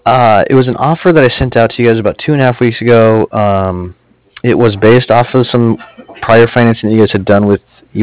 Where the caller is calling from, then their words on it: Cardiff, California, United States; I'm actually calling from Cardiff. It's Cardiff, like Frank.